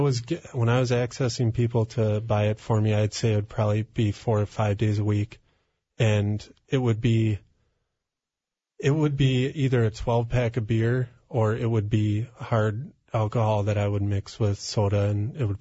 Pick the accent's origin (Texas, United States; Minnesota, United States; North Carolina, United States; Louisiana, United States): Minnesota, United States; White Bear Lake; Well, I grew up in White Bear Lake. I'm the youngest of six.